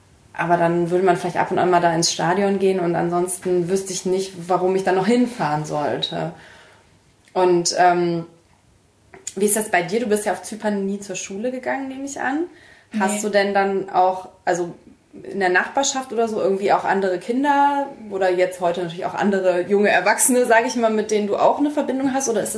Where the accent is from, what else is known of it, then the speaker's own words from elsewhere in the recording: Mönchengladbach, North Rhine-Westphalia, Germany; ich komme aus Mönchengladbach, ich komme vom Niederrhein, ich komme aus NRW, aus dieser Gegend halt. Und halt auch so ein bisschen mit dem Heimatdialekt oder so, den ich zwar jetzt selber, also ich kann das sprechen